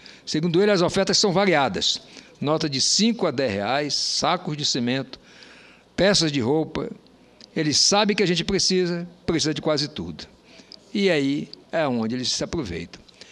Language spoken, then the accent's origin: Portuguese; Roraima, Brazil; como roraimense, como um senador de Roraima e não um senador por Roraima apenas